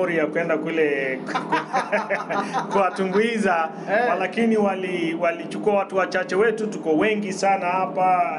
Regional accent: Kenya; mimi natokea Kenya. Nawakilisha jamii ya Wamasai.

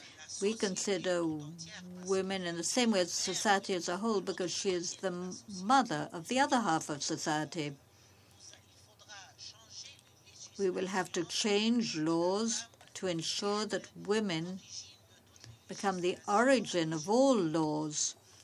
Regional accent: Bahrain; I'm from Bahrain, MP.

